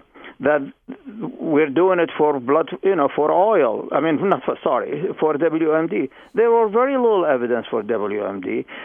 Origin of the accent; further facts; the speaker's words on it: Iraq; Here is a country in Iraq, and I'm from Iraq originally